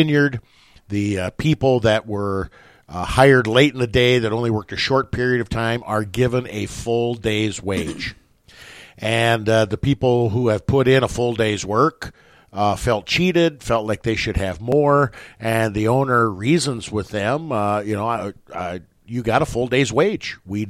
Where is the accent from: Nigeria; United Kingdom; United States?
United States; West Point; who was my pastor for the bulk of my life growing up in West Point